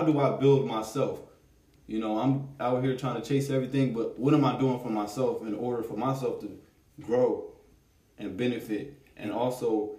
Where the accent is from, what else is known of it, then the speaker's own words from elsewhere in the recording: Houston, Texas, United States; I was born and raised in Houston, Texas. Texas native.